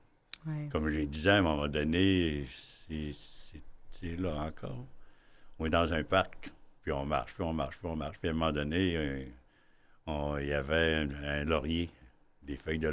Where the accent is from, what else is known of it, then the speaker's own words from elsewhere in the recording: Quebec, Canada; born there; moi, comme je t'ai dit, je suis né dans Charlevoix.